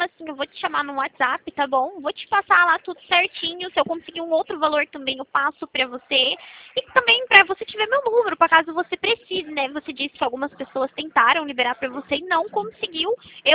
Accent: Americana, São Paulo, Brazil; Eu sou de São Paulo, interior. Eu falo daqui de Americana.

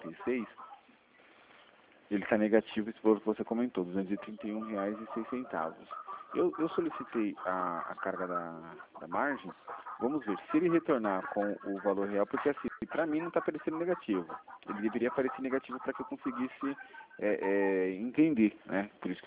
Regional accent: Brazil; eu não vou desistir, eu sou brasileiro. Desisto nunca.

